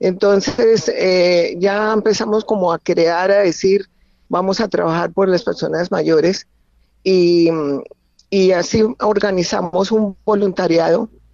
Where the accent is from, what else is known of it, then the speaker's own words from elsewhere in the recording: Chía, Cundinamarca, Colombia; Yo soy de Chía y mi papá y mi mamá dieron un lote para construir el ancianato.